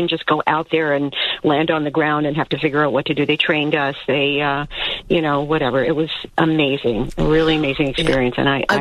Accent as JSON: {"language": "English", "region": "East Coast", "country": "United States", "said": "and they sent me to Alaska, and I was from the East Coast. I was an East Coast, just graduated from college person"}